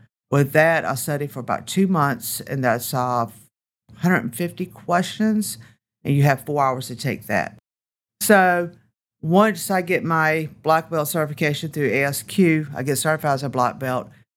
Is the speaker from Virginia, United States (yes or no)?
yes; Franklin, Virginia, United States; So I grew up in Franklin, Virginia.